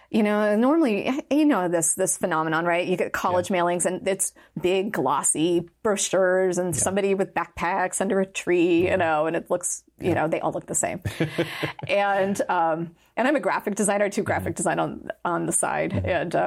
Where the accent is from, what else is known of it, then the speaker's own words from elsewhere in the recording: Oregon, United States; so again, I'm from Oregon. And from a fairly, not rural area, but just a fairly kind of standard, like I grew up in the middle of grass seed country.